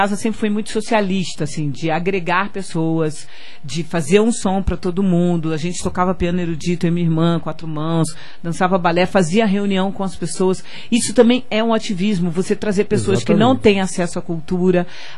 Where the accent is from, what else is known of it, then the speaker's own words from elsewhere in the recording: Rio de Janeiro, Brazil; moved away as an adult; Porque eu sou carioca, então... Mas eu vim pra cá com 19 anos, né? Na década de 80. Só que no Rio, a gente tem interatividade